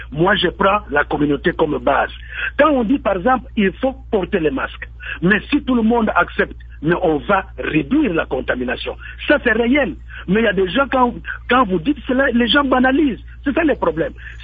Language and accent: French; Matadi, Kongo Central, DR Congo; ici chez nous dans le Congo central, à Matadi